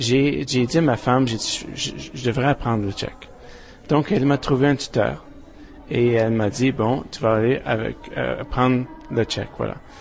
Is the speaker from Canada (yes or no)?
yes; Canada; je suis Canadien. J'habite Edmonton, Alberta